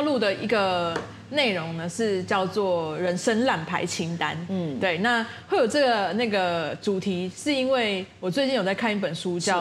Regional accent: Tainan, Taiwan; 我们两个都是台南人

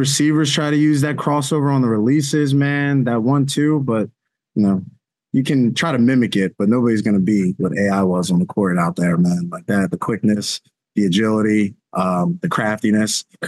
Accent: Philadelphia, Pennsylvania, United States; Oh, of course, man.

